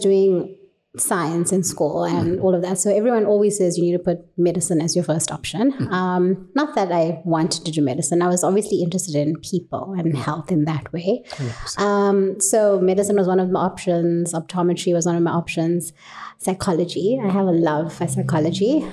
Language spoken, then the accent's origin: English; Durban, KwaZulu-Natal, South Africa; So optometry, I studied in Durban. I'm originally from Durban, KZN.